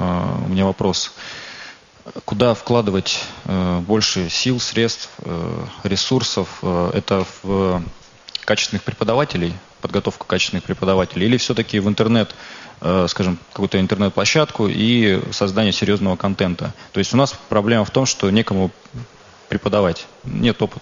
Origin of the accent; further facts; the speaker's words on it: Krasnoyarsk, Krasnoyarsk Krai, Russia; Я из Красноярска.